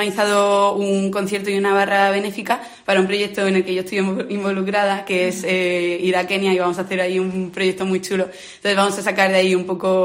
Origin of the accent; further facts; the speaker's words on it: Almería, Andalusia, Spain; estudio Ingeniería Eléctrica, estoy terminando ya, soy de aquí de Almería, pertenezco a la obra